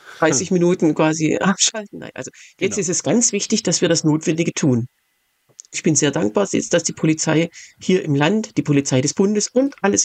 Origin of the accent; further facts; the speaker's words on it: Baden-Württemberg, Germany; Zwei davon sind in meiner Heimat Hohenlohe.